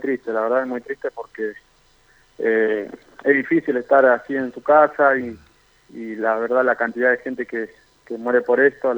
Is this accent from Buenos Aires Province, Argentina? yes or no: yes; Gregorio de Laferrère, Buenos Aires Province, Argentina; Sí, yo soy allá de Buenos Aires, de la Ferrere.